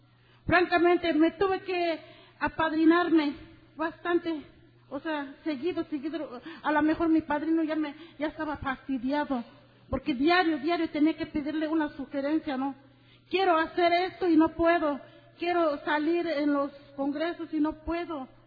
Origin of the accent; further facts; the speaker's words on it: Querétaro, Mexico; soy una alcohólica. Yo vengo del estado de Querétaro y pertenezco en el área Querétaro, Central Mexicana.